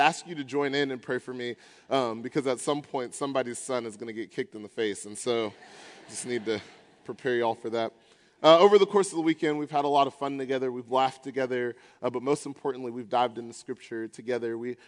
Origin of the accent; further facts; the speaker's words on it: Atlanta, Georgia, United States; I'm from Atlanta, Georgia.